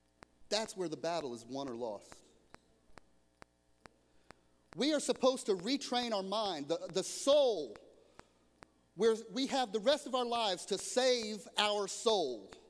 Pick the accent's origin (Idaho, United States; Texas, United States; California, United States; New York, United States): Texas, United States; See, kindred spirits, we're both from Texas. We get it. We drive the same.